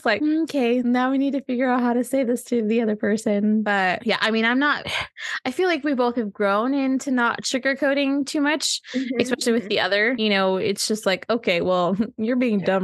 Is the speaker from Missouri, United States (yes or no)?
no; California, United States; Basically, I'm going to be one of them California transplants that doesn't tell anybody I'm from California.